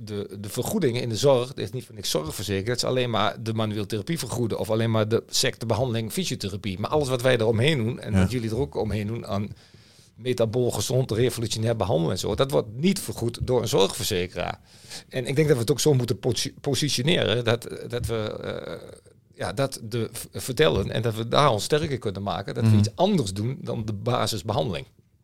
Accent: Enschede, Overijssel, Netherlands; ik kom uit Enschede, dat kun je wel horen waarschijnlijk, uit het oosten des lands. En daar zijn mensen toch wat meer uit de boom kijkerig.

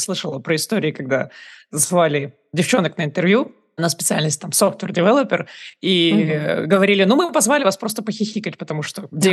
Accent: Kazakhstan; born there; Я родилась в Казахстане, закончила там университет

